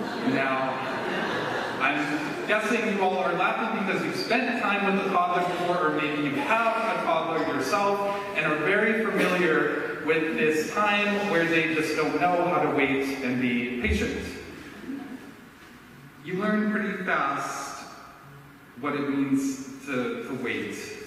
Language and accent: English; Maine, United States; so I grew up in Maine, and all of my family is still here in New England